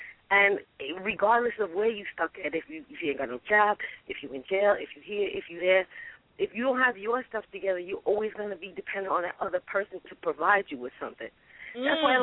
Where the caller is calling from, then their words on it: New York, United States; I'm calling from New York.